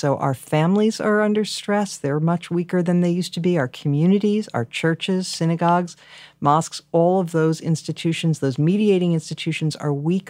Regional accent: United States; this will therefore make me feel more comfortable in this country as an American.

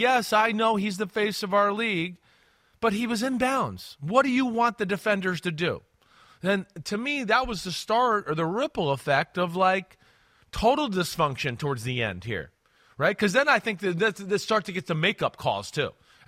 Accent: New Jersey, United States; I'm sorry, I'm from Jersey, all right?

